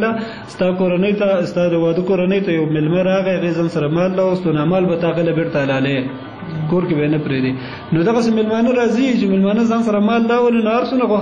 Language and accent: Pashto; Kunar, Afghanistan; زه اصلا د کونړ ولایت اوسیدونکی یم